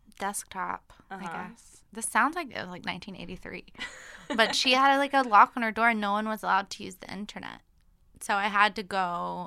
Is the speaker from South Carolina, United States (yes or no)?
yes; South Carolina, United States; In South Carolina.